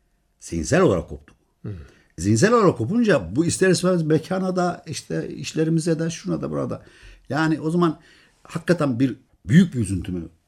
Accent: Giresun, Turkey; Şimdi Ben işte söylediniz siz Giresunluyum.

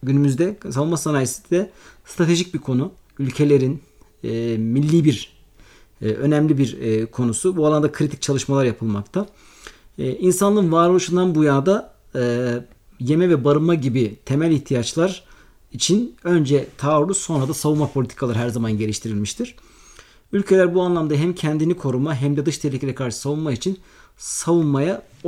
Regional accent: İzmir, Turkey; 1982 yılında İzmir'de doğdum. İlk, orta ve lise meslek lisesi öğrenimimi İzmir'de tamamladım.

